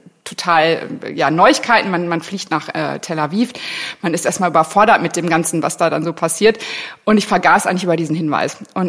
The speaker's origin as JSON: {"language": "German", "region": "North Rhine-Westphalia", "country": "Germany", "said": "Ich bin katholisch sozialisiert worden. Ich komme aus Nordrhein-Westfalen, in der Nähe von Paderborn geboren."}